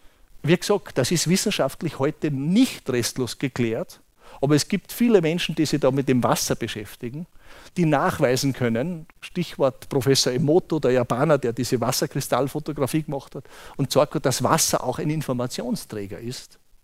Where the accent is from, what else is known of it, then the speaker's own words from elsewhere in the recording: Bruck an der Glocknerstraße, Salzburg, Austria; Ich bin in Bruck an der Glocknerstraße aufgewachsen. Das ist da im Pinzgau bei Zell am See.